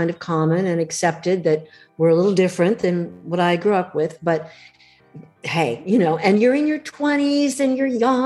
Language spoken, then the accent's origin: English; Pasadena, California, United States; I am a grandma from California, actually technically from Pasadena, California, which I don't know, some people have heard of Pasadena.